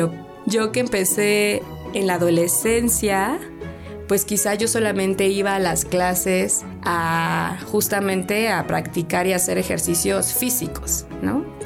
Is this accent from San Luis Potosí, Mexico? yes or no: no; Cuernavaca, Morelos, Mexico; yo nací aquí en Cuernavaca y he vivido aquí en Cuernavaca durante estos años.